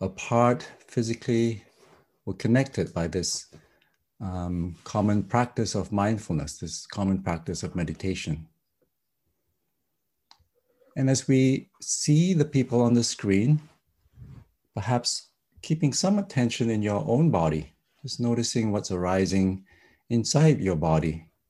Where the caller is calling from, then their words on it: Vancouver, British Columbia, Canada; here, and I'm one of the mentors with Mark, and I'm calling in from Vancouver, Canada, where I live and work on the unceded territory of the Coast Salish peoples of the Musqueam, Squamish, and Tsleil-Waututh First Nations.